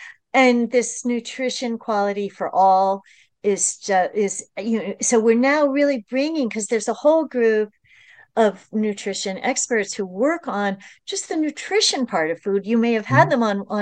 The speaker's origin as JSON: {"language": "English", "region": "New York", "country": "United States", "said": "And I'm from the New York metropolitan region."}